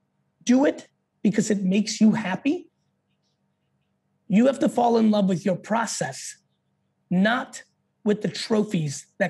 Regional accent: Edison, New Jersey, United States; I grew up in Edison, New Jersey.

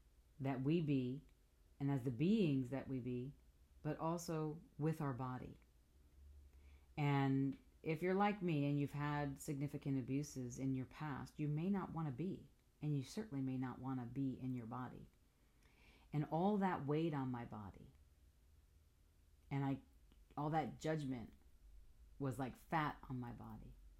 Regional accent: New York, United States; I grew up in New York. I grew up in an Italian family, and we ate.

